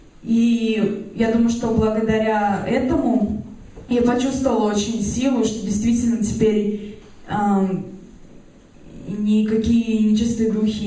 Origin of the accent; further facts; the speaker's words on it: Moscow, Russia; я из Москвы.